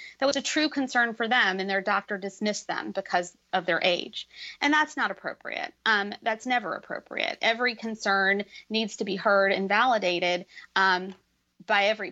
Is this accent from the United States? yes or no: no; India; In my culture, I'm East Indian, and in my culture, we respect and revere our elders.